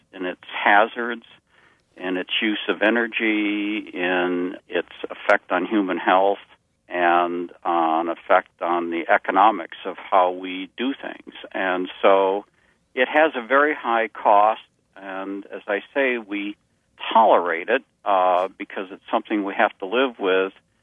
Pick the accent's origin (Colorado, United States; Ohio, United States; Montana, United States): Ohio, United States; Cleveland; I grew up in Cleveland, Ohio, we had this problem.